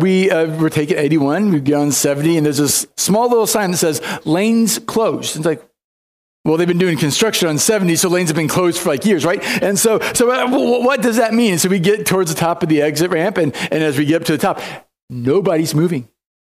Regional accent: St. Peters, Missouri, United States; when we go back to my hometown of St. Peter's, Missouri, how many places I can get to without thinking about it.

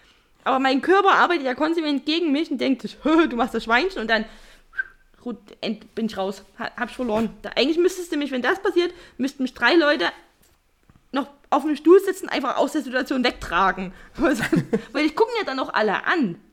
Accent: Saxony, Germany; accent: Saxon; Vielleicht könnte ich auch mit meinem albernen sächsischen Dialekt doch einfach punkten.

